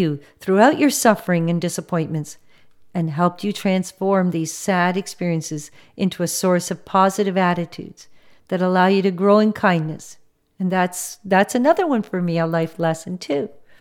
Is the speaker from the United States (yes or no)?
no; Canada; English is a second language; even though born in Canada, my first language was not English, and I struggled big time dealing with, first of all, being a European with a European name, that I was taken for being Polish.